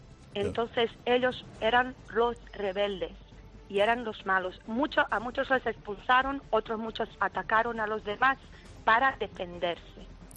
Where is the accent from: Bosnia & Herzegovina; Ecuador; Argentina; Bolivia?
Bosnia & Herzegovina; Sarajevo, Federation of Bosnia and Herzegovina; Spanish is a second language; also born or lived in Split, Croatia; Pero yo pasé gran parte de mi infancia en Sarajevo. ¿Y como hija de un oficial serbio